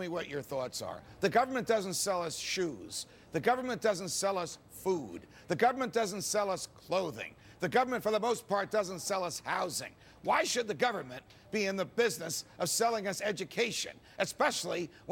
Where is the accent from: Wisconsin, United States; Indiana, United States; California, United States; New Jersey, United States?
New Jersey, United States; In my home state of New Jersey, where teachers make no contribution whatsoever to their pensions